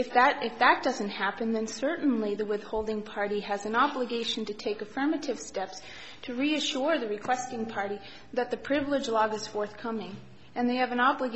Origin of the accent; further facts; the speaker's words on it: Bozeman, Montana, United States; I'm from Bozeman, Montana